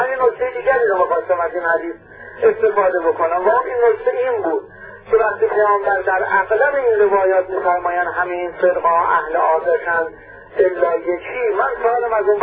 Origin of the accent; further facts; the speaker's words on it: Iran; ما ایرانی هستیم، سیه باشیم، سنی باشیم، زرتشتی باشیم، عرق ملی داریم، وطنمون دوست داریم